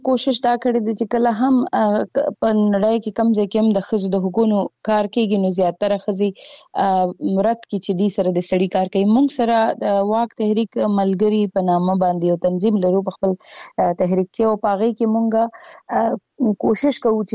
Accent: Peshawar, Khyber Pakhtunkhwa, Pakistan; لکه د مونږ د پیښور یو ورځ مانځلې و

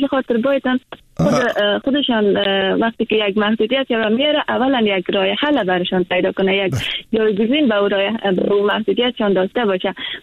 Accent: Afghanistan; پیام ما به خانم های شجای وطنم افغانستان ای است

